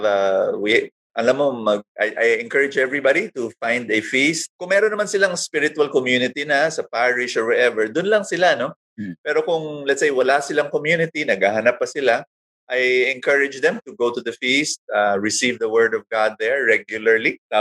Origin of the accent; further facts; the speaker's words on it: Caloocan, Metro Manila, Philippines; born there; I was born in Caloocan.